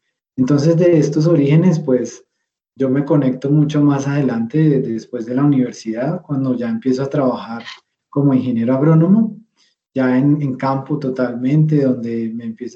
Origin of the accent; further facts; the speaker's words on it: Bogotá, Colombia; yo soy de Bogotá. Toda mi infancia pues crecí en Bogotá